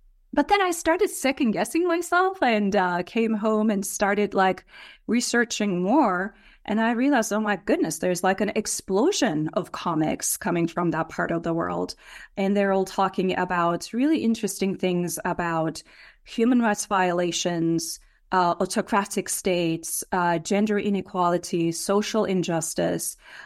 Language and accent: English; Turkey; I grew up in Turkey